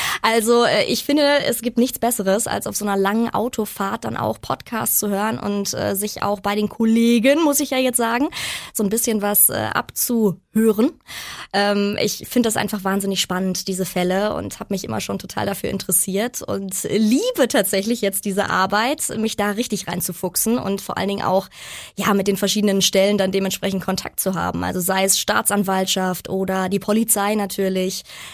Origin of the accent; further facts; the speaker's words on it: Unna, North Rhine-Westphalia, Germany; aus Unna-Lünern, Onkel Albrecht. Könnt ihr dazu nicht mal was machen? Und ja, da das so meine Heimat, meine Hood ist so ein bisschen